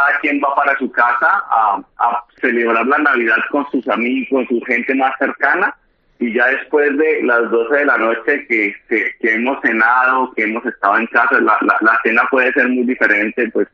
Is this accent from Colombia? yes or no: yes; Colombia; como por ejemplo en mi tierra que es muy diferente del resto de Colombia